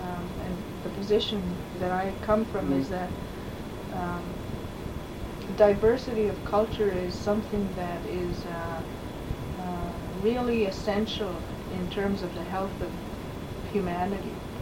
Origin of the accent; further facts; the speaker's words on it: Canada; there's some things about being Canadian